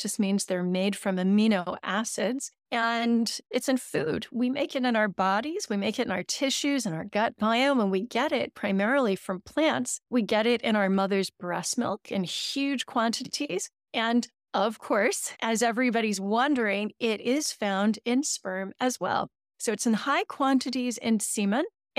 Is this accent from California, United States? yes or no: yes; California, United States; now in Oxford, United Kingdom; I know you're based in San Diego, and I'm originally from Orange County, so I'm a Southern Californian, but I live in Oxford, England now